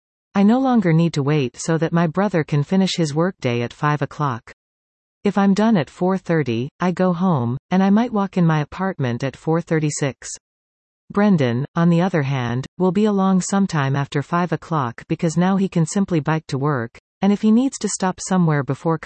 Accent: Conquest, Saskatchewan, Canada; I still lived in my hometown of Conquest.

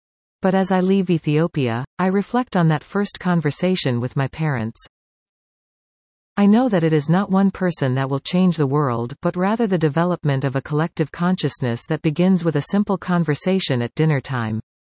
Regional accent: Victoria, British Columbia, Canada; Growing up in Victoria, the time came when I could not wait to get off the island in search of new opportunities.

